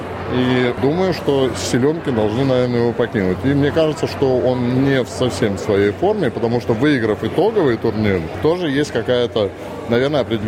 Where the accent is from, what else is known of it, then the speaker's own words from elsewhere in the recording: Russia; Поэтому на данный момент, как россиянин, я ничего не жду